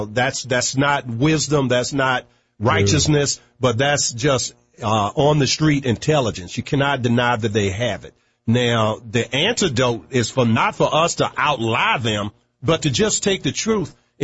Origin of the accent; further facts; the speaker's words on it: Virginia, United States; running for the right to represent the 7th Congressional District of my home state of Virginia